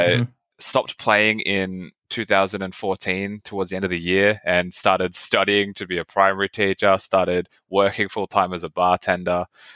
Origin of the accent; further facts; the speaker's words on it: Australia; we won the first round and then we got disqualified for being Australian.